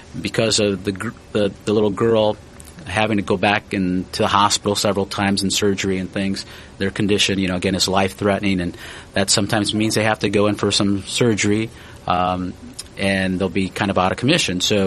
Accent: Chicago Heights, Illinois, United States; born there; now in Peoria, United States; I originally was born in Chicago Heights, which is about 30 miles south of Chicago. And I came to attend Bradley University without ever seeing or visiting it. And then I stayed.

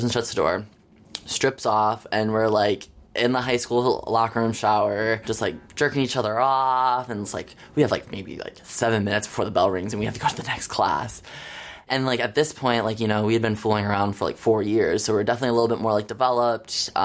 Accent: Jackson, Michigan, United States; I am from Jackson, Michigan, about 70 miles west of Detroit.

